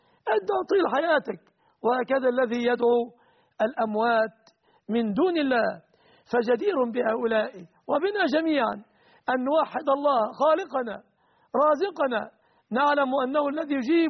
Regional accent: Egypt

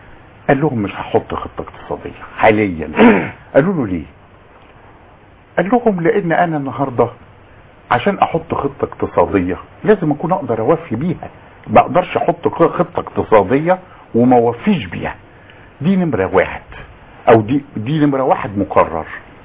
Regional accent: Egypt; هذا شيء يألمني كمصري ويألم اي مصري

